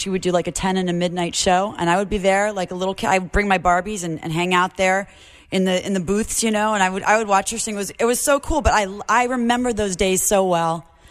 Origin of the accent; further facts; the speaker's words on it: Miami, Florida, United States; Did you know that I grew up in Miami?